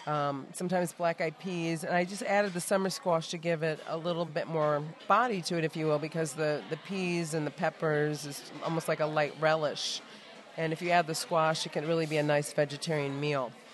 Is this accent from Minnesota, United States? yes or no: no; Rochester, New York, United States; also born or lived in Louisiana; mother's from Louisiana, so I grew up spending summers in those states with my grandparents, and then I grew up in Rochester, New York